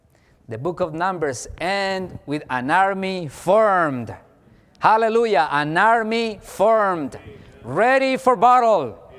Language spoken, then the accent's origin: English; Colombia; English is a second language; I spent 11 years of my life in a civil war in my home country. I was a captain of the Colombian army.